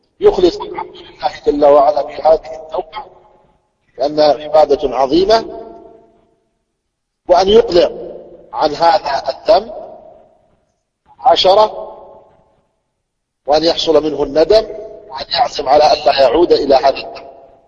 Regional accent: Saudi Arabia; عندنا في السعودية

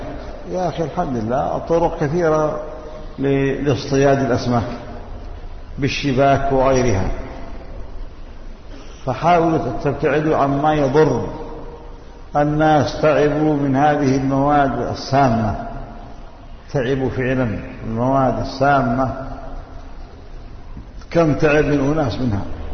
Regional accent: Yemen; عندنا في اليمن من فضل الله

